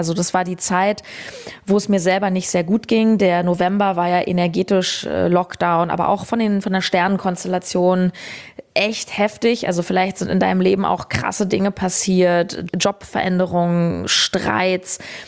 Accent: Berlin, Germany; deswegen kann es nur Berlin werden, meine Heimat.

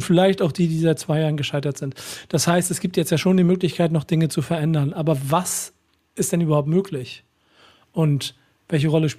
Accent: Munich, Bavaria, Germany; da komme ich ja her quasi.

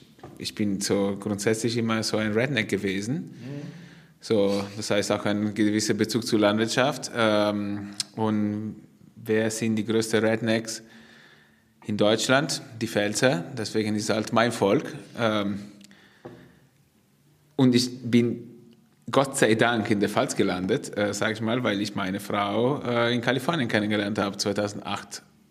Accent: Piacenza, Emilia-Romagna, Italy; German is a second language; Nee, ich komme aus Piacenza, das ist in Emilia-Romagna.

